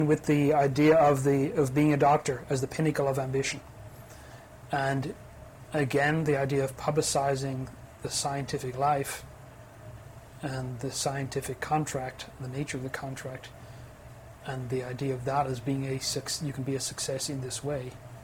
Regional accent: Ireland; Believe me, I'm Irish. I know how difficult it is to change one's cultural baggage.

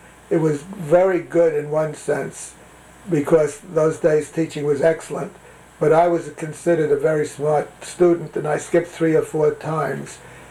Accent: Brooklyn, New York, United States; born there; I was born in Brooklyn, New York on February 27th, 1919.

